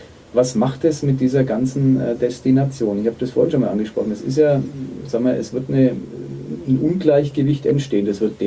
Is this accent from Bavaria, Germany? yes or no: yes; Nuremberg, Bavaria, Germany; in das ich gerne fahre als Nürnberger